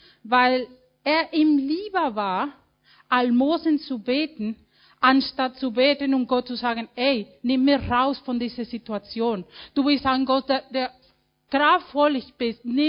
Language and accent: German; Mexico; German is a second language; Weil ich komme aus Mexiko und in Mexiko solche Programme gibt es nicht.